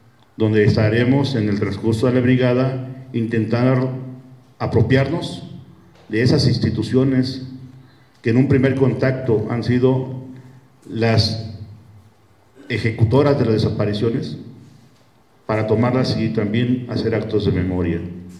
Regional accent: Mexico; es un país que habitamos todos como mexicanos

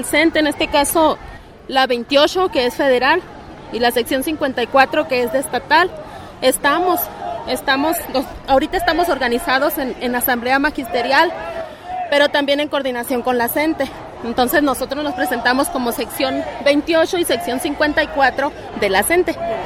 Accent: Sonora, Mexico; Nosotros venimos de Sonora.

